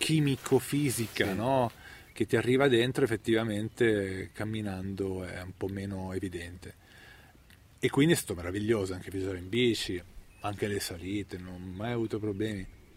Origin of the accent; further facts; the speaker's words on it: Taranto, Apulia, Italy; born there; andando a Taranto mi sono reso conto che sono nato dove è nato, in questo palazzone enorme, con non so quante scale, arrivava fino alla Z, non so, 20 scale, alto 80 metri, madonna, tutto arancione